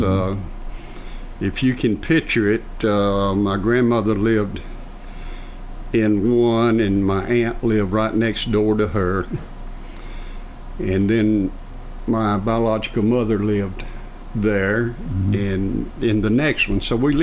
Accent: Columbus, Georgia, United States; Columbus, Georgia.

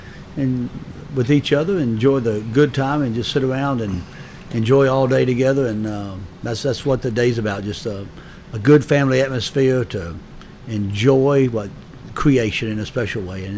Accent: Murfreesboro, Tennessee, United States; I've been listening to this radio station since I was a little bitty boy, growing up in Murfreesboro.

